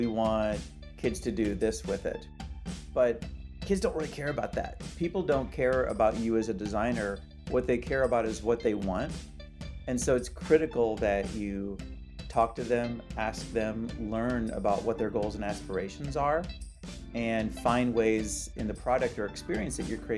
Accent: St. Louis, Missouri, United States; also born or lived in Illinois; now in Alameda, United States; I was born in Illinois and grew up in St. Louis, Missouri.

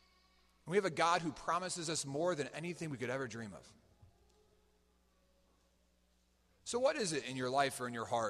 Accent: Waukesha, Wisconsin, United States; also born or lived in Michigan; Many of you know that I was born in Michigan. I lived there for 5 years, and then my family moved to Wisconsin. Some of you might not know, however, that for those 11 years that I lived in Wisconsin, I lived in Waukesha, Wisconsin.

